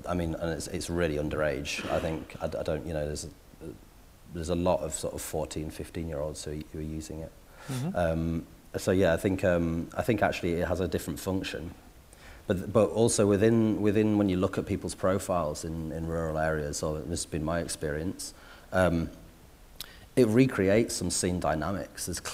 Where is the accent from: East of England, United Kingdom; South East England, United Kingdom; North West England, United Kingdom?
North West England, United Kingdom; I grew up in Cumbria, like in a really rural spot